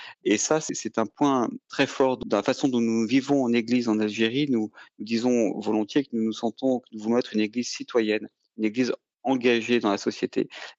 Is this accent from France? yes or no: yes; Nice, Provence-Alpes-Côte d'Azur, France; also born or lived in Monaco; je suis par ma mère méditerranéen, je suis de Nice et de Monaco, et j'ai passé tous les Noëls chez mes grands-parents maternels